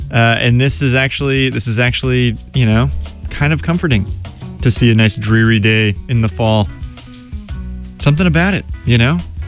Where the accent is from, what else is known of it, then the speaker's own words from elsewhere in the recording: Pittsburgh, Pennsylvania, United States; My parents just moved from dreary Pittsburgh, the city that I love, in my hometown, to North Carolina.